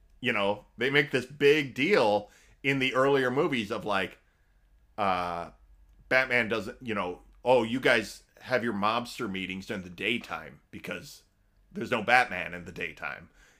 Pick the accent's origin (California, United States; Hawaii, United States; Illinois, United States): Illinois, United States; These are three people in my home state of Illinois.